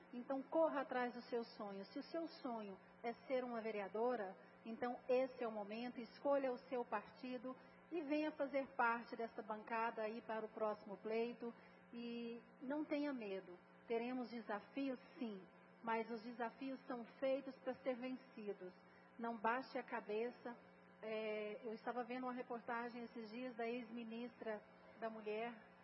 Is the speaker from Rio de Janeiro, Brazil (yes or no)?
no; Anápolis, Goiás, Brazil; Como eu sinto saudade de Anápolis, como eu tenho vontade de voltar para minha casa, porque é aqui que eu tenho como casa.